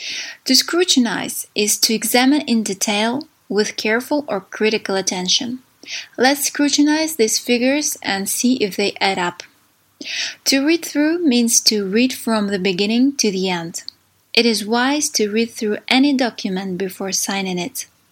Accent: Saint Petersburg, Russia; I'm from St. Petersburg, Russia.

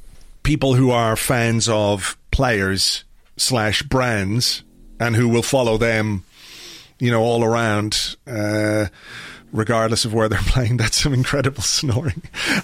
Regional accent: England, United Kingdom; when I grew up in England in the 70s, two Irish parents, and you know, always with the knowledge that, despite the fact that I was born in England, you know, we're Irish.

